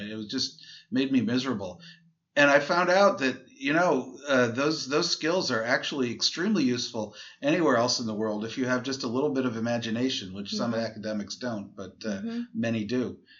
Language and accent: English; New York City, New York, United States; I'm a New Yorker.